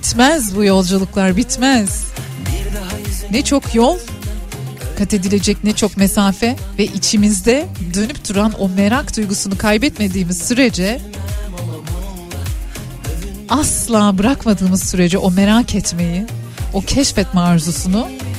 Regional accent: Ankara, Turkey; Dedim babam Adanalı, ben Ankara'da doğdum büyüdüm.

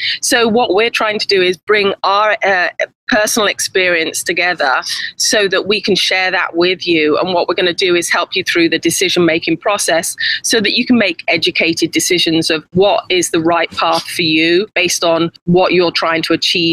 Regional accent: England, United Kingdom; now in United States; I'm actually from England originally, but I've lived in the States for 27 years. And we bought a house in Turkey about 8 years ago.

